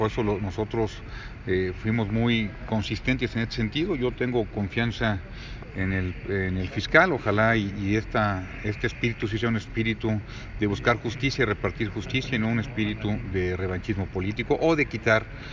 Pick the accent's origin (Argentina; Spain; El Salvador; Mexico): Mexico; unirnos como mexicanos